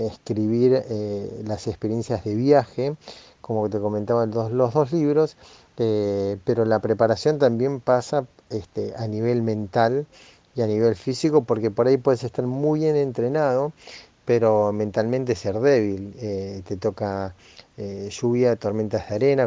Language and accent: Spanish; Argentina; el viaje lo empecé solo ya desde que salí de Argentina